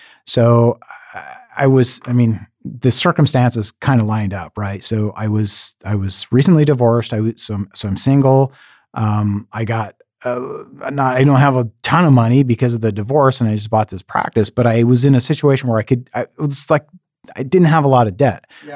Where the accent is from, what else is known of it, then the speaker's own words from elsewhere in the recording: Pacific Northwest, United States; So I grew up in the Northwest, and which growing up in the Northwest, especially on the west side of the Northwest, means you're wet and cold most of the time.